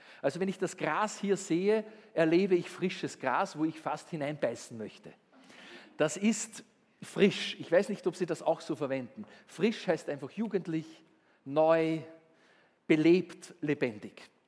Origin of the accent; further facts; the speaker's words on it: Linz, Upper Austria, Austria; Die Jesuiten sind aus Linz, meiner Heimatstadt, weggegangen.